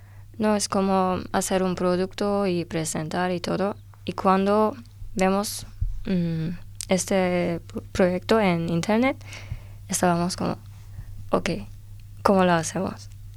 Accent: Turkey; Spanish is a second language; now in Spain; soy de Turquía y yo hago Erasmus aquí en Miguel Hernández.

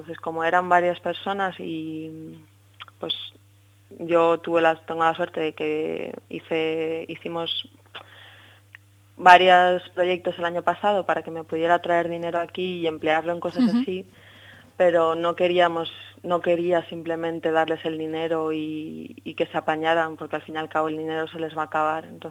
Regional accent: Spain; yo creo que siendo españoles, con un poco, entre comillas, nuestra gracia, comparado con Europa, sí que somos bastante más acogedores.

